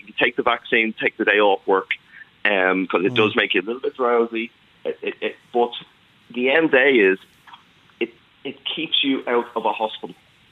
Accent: Ballyfermot, Leinster, Ireland; my mum's from Ballyfermot and I'm from Ballyfermot.

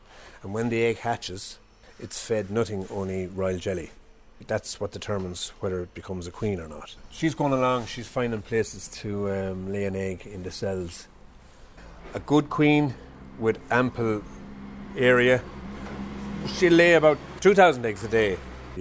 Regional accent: Tipperary, Ireland; now in Dublin, Ireland; I'm attached to Ringsend Garage in Dublin 4. I'm originally from Tipperary, and we always had bees at home when I was growing up.

